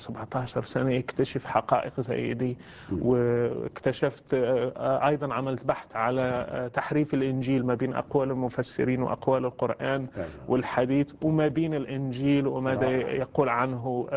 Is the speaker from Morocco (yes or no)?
yes; Morocco; أنا مغربي، ولدت بأسرة مغربية، وأبويا إمام مسجد ومعلم قرآن